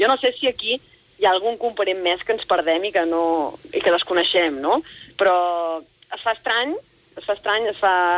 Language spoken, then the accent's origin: Catalan; Catalonia, Spain; com a catalana